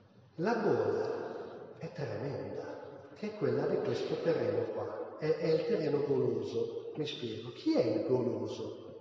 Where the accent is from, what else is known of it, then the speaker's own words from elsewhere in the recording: Cento, Emilia-Romagna, Italy; io sono di Cento, zona di Cento, da noi avevamo le pere